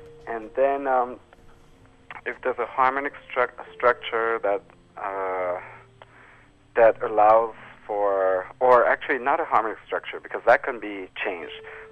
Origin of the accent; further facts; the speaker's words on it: Paris, Île-de-France, France; Well, see, for me, you know, I grew up in Paris.